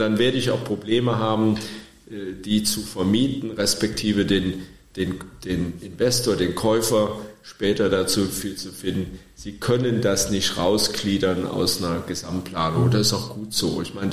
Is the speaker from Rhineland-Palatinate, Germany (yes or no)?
yes; Trier, Rhineland-Palatinate, Germany; Das hatte in meiner Heimatstadt Trier eine ähnliche Bedeutung gehabt.